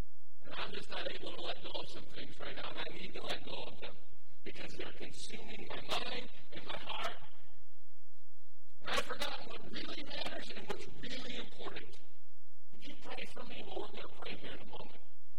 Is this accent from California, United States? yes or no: no; Michigan, United States; also born or lived in Tennessee; I want to go back to Tennessee. It's cold here. I know it's cold because I grew up in Michigan.